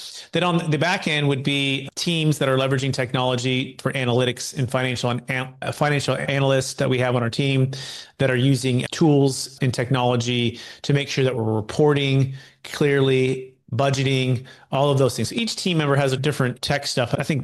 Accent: California, United States; And when I grew up in the Bay Area of California, my parents had two young boys, myself and my brother.

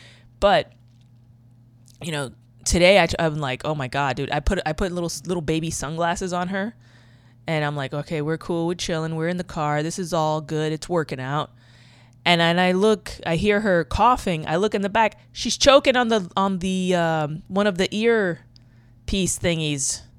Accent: New York City, New York, United States; I've never driven a car in my life. I grew up in New York City, okay?

